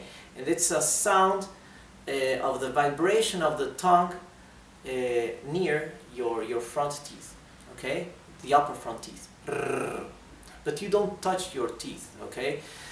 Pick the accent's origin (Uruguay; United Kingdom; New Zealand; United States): Uruguay; English is a second language; I come from Uruguay